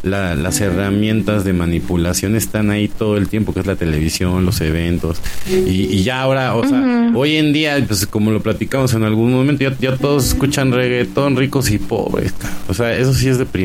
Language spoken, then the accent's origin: Spanish; Mexico; como México tenemos el potencial de hacerlo si hacemos que el despertar sea de aquí, ¿no? Venga de aquí, del ombligo del mundo